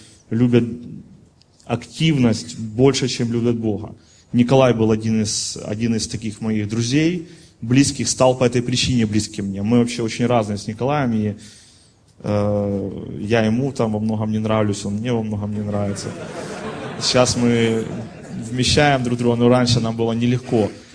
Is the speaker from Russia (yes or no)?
no; Kyiv, Ukraine; я сам из Киева, и у меня есть своя комната, квартира.